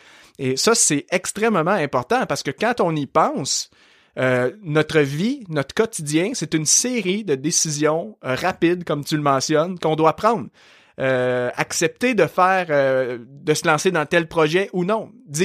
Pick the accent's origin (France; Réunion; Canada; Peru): Canada; Saint-Hyacinthe, Quebec; now in Montreal, Canada; Je suis québécois. Aujourd'hui, j'habite dans la région de Montréal, mais à la base, moi, je suis né en campagne et d'une région où est-ce que, justement, les gens au Québec ont un très fort accent. La ville de Saint-Hyacinthe